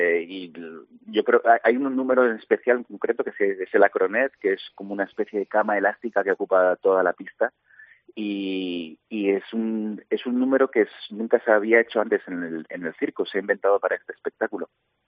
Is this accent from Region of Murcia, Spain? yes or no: no; Alicante, Valencian Community, Spain; no hace el calor que de mi tierra, de Alicante